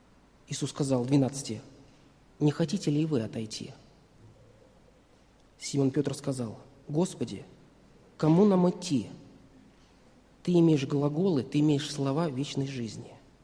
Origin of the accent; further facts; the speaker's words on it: Russia; born there; я родился в России, в христианской стране, потому что родители мои христиане, потому что меня крестили.